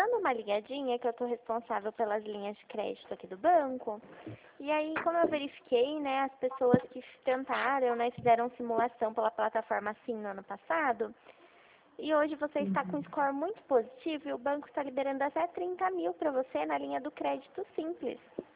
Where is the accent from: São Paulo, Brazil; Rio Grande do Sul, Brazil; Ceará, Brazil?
São Paulo, Brazil; Itu; eu sou de Itu.